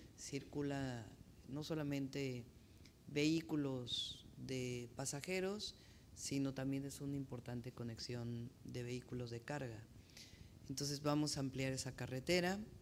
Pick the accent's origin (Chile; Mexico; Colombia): Mexico; Mexico City; born there; Yo nací en la Ciudad de México